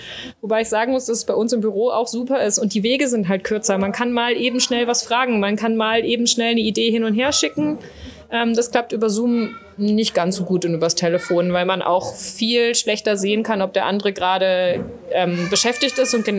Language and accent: German; Düsseldorf, North Rhine-Westphalia, Germany; born there; ich bin halbe Niederländerin. Mein Vater ist Niederländer und ich bin geboren in Düsseldorf. Das ist für alle, die es nicht wissen, relativ weit im Westen Deutschlands, fast an der Grenze zu den Niederlanden.